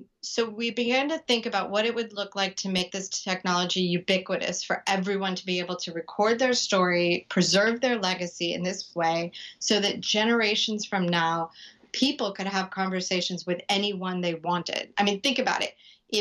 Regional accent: San Diego, California, United States; We're both from San Diego.

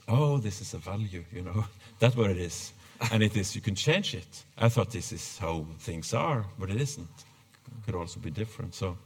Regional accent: Norway; now in Sweden; I came from Norway and I went to Sweden and I didn't know anyone.

